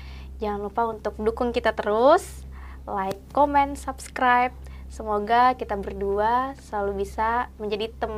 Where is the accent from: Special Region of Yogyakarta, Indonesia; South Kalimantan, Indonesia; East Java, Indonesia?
South Kalimantan, Indonesia; aku sebagai warga Kalimantan senang gitu